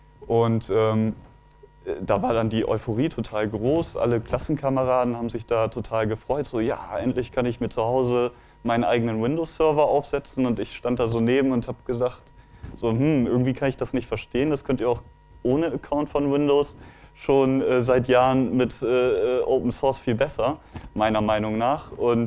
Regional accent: Bremen, Germany; Ich bin 26 Jahre alt, ich komme aus Bremen

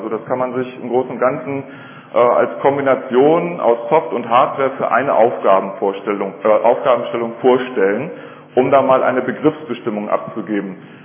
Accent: Hanover, Lower Saxony, Germany; Ich komme aus Hannover

